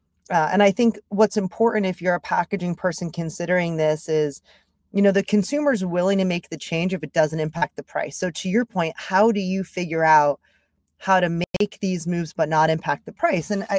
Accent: Philadelphia, Pennsylvania, United States; I can say that because I'm from Philly. Big Eagles fan.

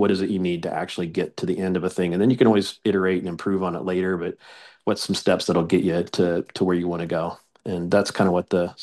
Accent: Midwest, United States; Like I come from the Midwest, and like there's this thing where you can kind of turn your nose up at things

